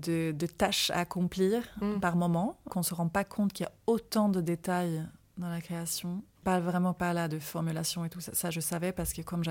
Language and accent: French; Sweden; on part dans mon pays natal, la Suède, fin avril